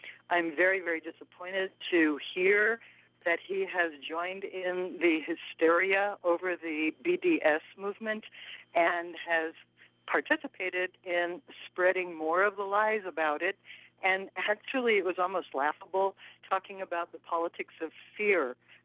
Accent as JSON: {"language": "English", "country": "Israel", "lives_now": "East Hampton, United States", "said": "I'm from East Hampton, Massachusetts, and I'm an Israeli"}